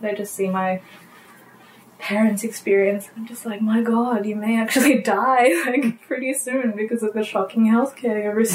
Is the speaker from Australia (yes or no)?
yes; Blacktown, New South Wales, Australia; I was born in Blacktown Hospital, not just Blacktown Hospital, but the bathroom of Blacktown Hospital.